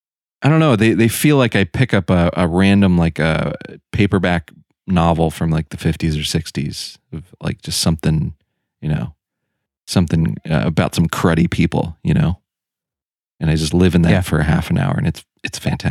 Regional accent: East Coast, United States; We grew up. We're men from the East Coast.

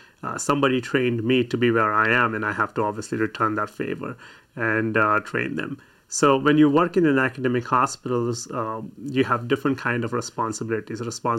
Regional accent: India; moved away as an adult; I grew up in India, and I did my medical school back in India before I decided to come here. I also trained in anesthesiology back in India

